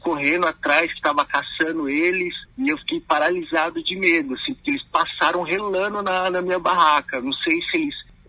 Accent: São Paulo, Brazil; Nasci e fui criado e vivi em São Paulo.

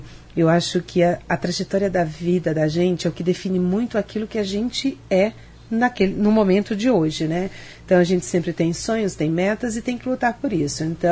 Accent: Ceará, Brazil; now in Maringá, Brazil; Eu vim do Ceará, vim para conhecer, quando cheguei aqui já tinha ensino médio

